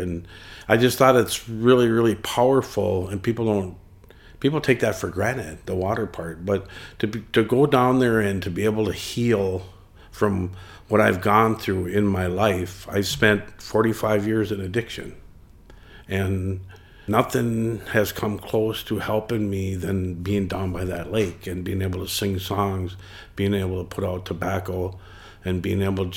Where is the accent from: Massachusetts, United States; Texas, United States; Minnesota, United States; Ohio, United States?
Minnesota, United States; Red Lake; now in Mille Lacs, United States; I'm from Red Lake originally, and when I married a band member here in Mille Lacs Lake, I took her last name